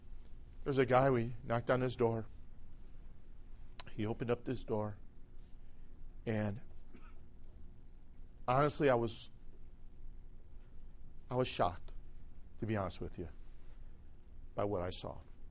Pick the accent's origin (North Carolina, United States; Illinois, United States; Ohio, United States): Illinois, United States; Chicago; I said, I'm from Chicago. I'm a Bears fan.